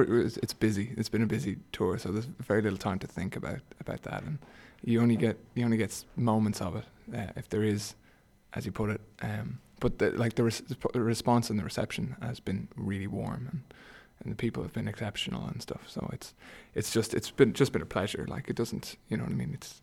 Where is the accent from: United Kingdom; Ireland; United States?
Ireland; maybe it's being Irish